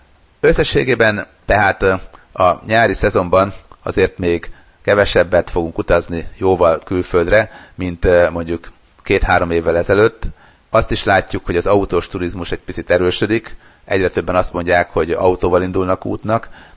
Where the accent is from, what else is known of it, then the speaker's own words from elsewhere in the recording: Sopron, Győr-Moson-Sopron, Hungary; born there; Sopron, a szülővárosom